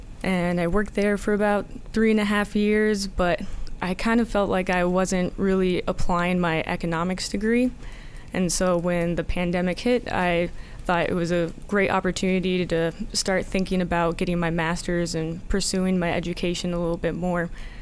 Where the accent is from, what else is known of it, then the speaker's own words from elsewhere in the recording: New Mexico, United States; And a great thing about growing up in New Mexico is I had the opportunity to learn Spanish as the first language to read and write.